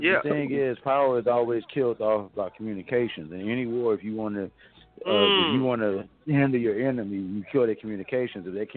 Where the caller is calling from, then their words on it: Nashville, Tennessee, United States; I'm actually at a recording studio in Nashville, Boss Radio Live Recording